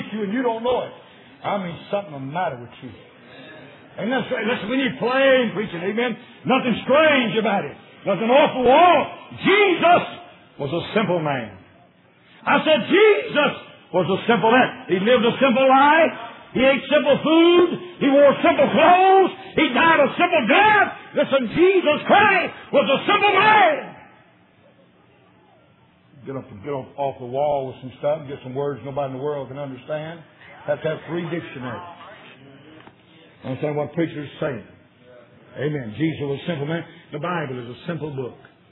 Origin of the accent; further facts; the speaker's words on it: Cottage Grove, United States; I was raised in Cottage Grove, the roughest in the town that there was